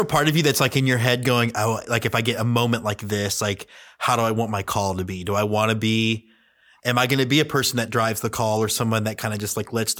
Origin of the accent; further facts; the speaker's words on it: Houston, Texas, United States; I grew up in Houston, like I said. So I'm 43 going, oh, these missed opportunities.